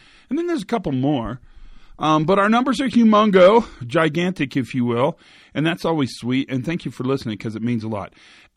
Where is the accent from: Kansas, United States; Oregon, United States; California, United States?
Kansas, United States; And I know I'm from Western Kansas. I grew up in Kansas, which was a great place to grow up. I got no complaints.